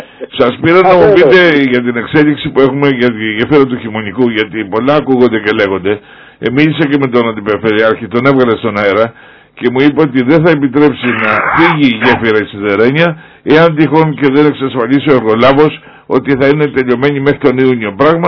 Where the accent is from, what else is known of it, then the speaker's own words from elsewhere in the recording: Greece; Ναι, αλλά εγώ εδώ ζω και έχω την απέτηση και εφόσον ψηφίζω και εφόσον είμαι Έλληνας πολίτης και πληρώνω την εφορία μου